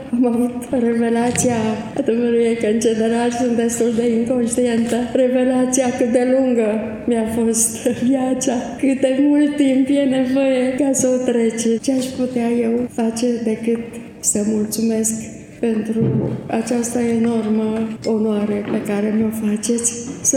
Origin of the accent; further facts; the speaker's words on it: Timișoara, Timiș County, Romania; born there; la Universitatea din Timișoara, orașul în care m-am născut, sau la Universitatea din Alba Iulia, lângă care este satul Vlandiana, satul mamei, sau la Universitatea din Cluj, pe care am absolvit-o